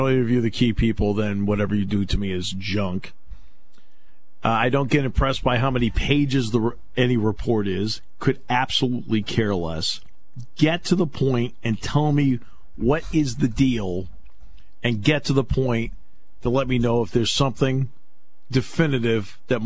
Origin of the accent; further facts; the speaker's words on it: New England, United States; Everyone knows I grew up in New England like Peter did. We grew up in the same town together, played the same little league team, the whole deal, right? We grew up in New England.